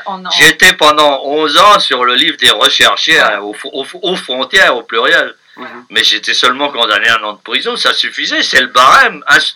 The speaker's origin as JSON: {"language": "French", "town": "Metz", "region": "Grand Est", "country": "France", "tie": "born or raised there", "said": "le tribunal des forces armées de ma ville natale, la ville de Metz."}